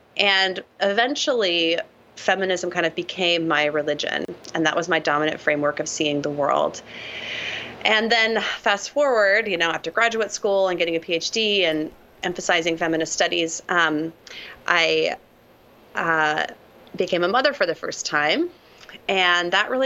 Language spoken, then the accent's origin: English; Intermountain West, United States; I was raised evangelical, and I grew up in the Intermountain West, and I had a pretty typical evangelical upbringing